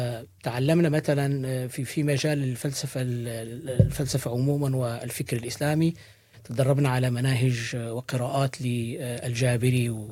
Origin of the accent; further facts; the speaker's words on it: Morocco; أنا من مواليد المغرب، درست دراساتي الابتدائية والثانوية بالمغرب.